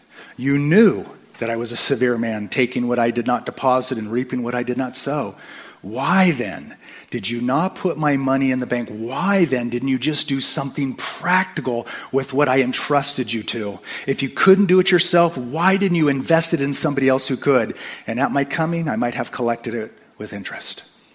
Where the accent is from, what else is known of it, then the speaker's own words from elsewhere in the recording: San Diego, California, United States; I'm a normal guy that wakes up. I was raised in San Diego.